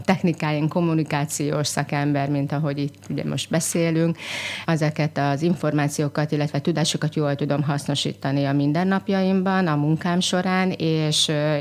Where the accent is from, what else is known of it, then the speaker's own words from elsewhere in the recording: Szekszárd, Tolna, Hungary; Itt születtem, itt nőttem fel. Azt gondolom, hogy ez egy olyan kisváros, ami nagyon csendes